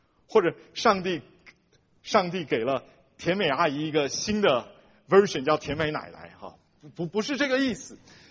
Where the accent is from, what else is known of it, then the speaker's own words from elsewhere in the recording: Taiwan; now in United States; 我以前我是从台湾来的， … 后来来到美国以后我变成